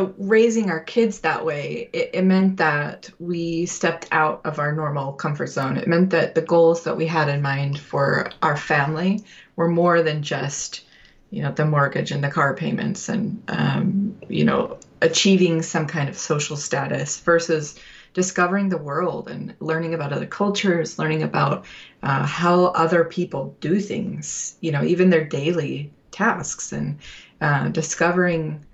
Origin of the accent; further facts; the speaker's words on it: Utah, United States; Yeah, we're both from Utah.